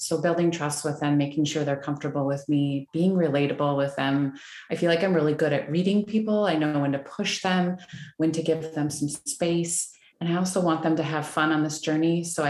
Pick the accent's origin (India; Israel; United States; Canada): Canada; I'm from Canada.